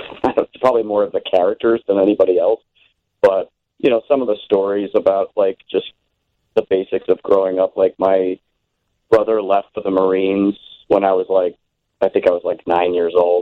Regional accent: New Jersey, United States; also born or lived in New York; now in Chicago, United States; Yeah, East Coast. I was born in New York, and then we moved to New Jersey, and I grew up there. And then I've been in Chicago probably almost 13 years now.

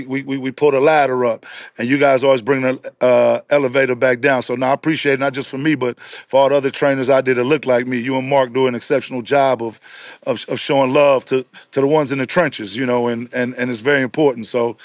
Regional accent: Belize; I was a kid from Belize

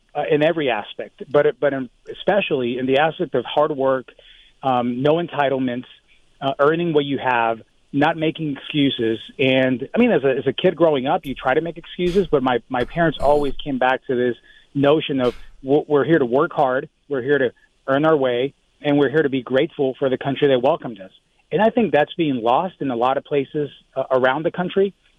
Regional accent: Tucson, Arizona, United States; I grew up in Tucson. My family immigrated from Mexico, and they chose the U.S. to be the place where they wanted to raise a family.

